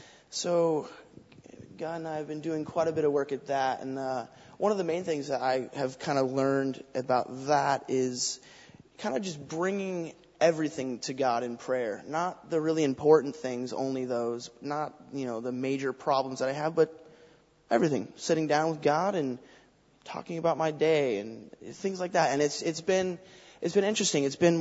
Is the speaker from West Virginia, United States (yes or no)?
no; Colorado, United States; now in California, United States; I was born and raised in Colorado. We've only lived in California in that area for about 5 years now, so.